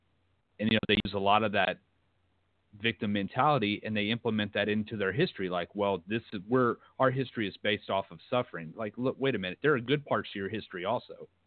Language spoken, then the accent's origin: English; Virginia, United States; Now, you know, growing up in Virginia, I can, you know, talk about a few tribes that are for sure that I know are in that area